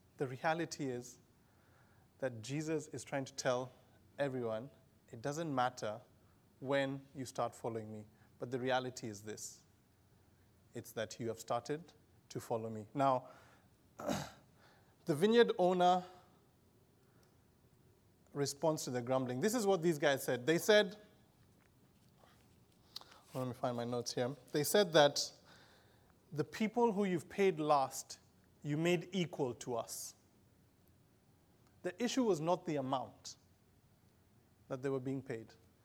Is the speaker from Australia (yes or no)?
no; Kenya; now in United States; If you haven't picked it up, I'm a foreigner. I'm from Kenya, in East Africa.